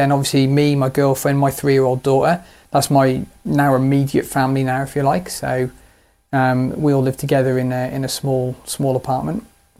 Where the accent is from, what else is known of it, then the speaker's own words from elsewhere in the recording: Shrewsbury, West Midlands, United Kingdom; born there; So I was born in Shrewsbury. I've done a complete round the world cycle back to Shrewsbury. So I was actually born in Shrewsbury town. There used to be a hospital here. Born in 1984 in November.